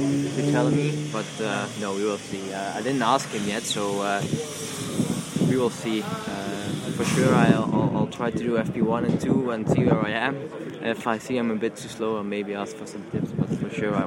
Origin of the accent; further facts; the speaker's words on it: Flanders, Belgium; English is a second language; Well, Belgian has two part languages. There's one French and one Dutch. So I come from the Dutch part.